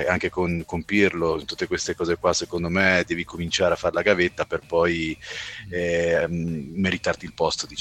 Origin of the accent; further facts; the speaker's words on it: Savona, Liguria, Italy; un mio compaesano, dato che io sono originario di Savona.